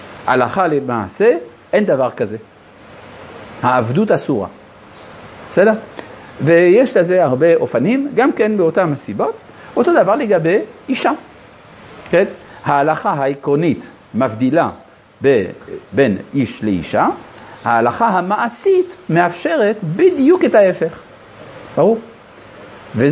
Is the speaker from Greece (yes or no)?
no; France; אני גדלתי במדינה שבה על כל המוסדות הרשמיים, כולל בתי ספר, היו כתובות שלושת המילים האלה. חירות, שוויון ואחווה.